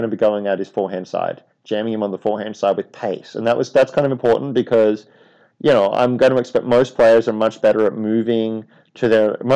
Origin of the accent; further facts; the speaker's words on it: Australia; I'm Australian and baseball is a big